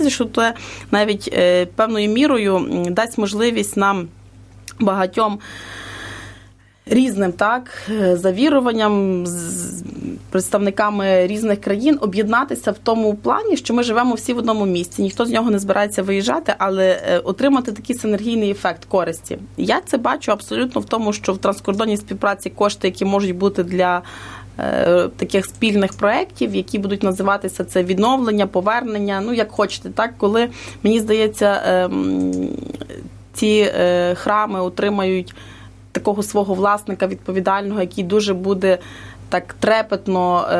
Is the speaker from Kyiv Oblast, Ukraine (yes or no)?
no; Lviv, Lviv Oblast, Ukraine; але ми всі львів'яни